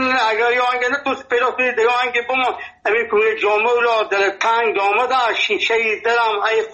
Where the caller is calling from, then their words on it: Nimruz, Afghanistan; ما 50 سال در ولایت نیمروز هستم. اینجا لهجه ما لهجه فارسی است، اینجا لفظی ما لهجه بلوچی است، اینجا پشتو گپ میزنم.